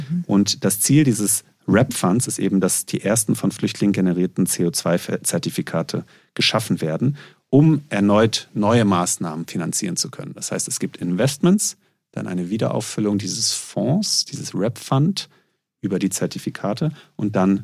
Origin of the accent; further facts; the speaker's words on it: Cologne, North Rhine-Westphalia, Germany; bei mir ist es doch stark an meine Kindheit und auch an den Ort, also ich komme aus Köln, geknüpft.